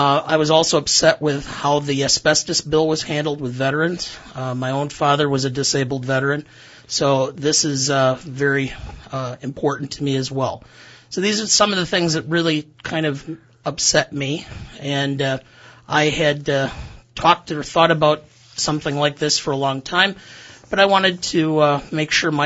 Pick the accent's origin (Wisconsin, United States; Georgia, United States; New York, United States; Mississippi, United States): Wisconsin, United States; Beloit; My parents were factory workers. I grew up in Beloit.